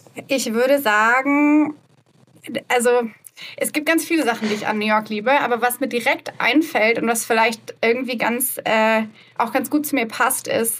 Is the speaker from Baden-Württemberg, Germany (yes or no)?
no; Hamburg, Germany; wo ich aufgewachsen bin, Hamburg, ja, ist jetzt eine Großstadt, aber am Stadtrand von Hamburg.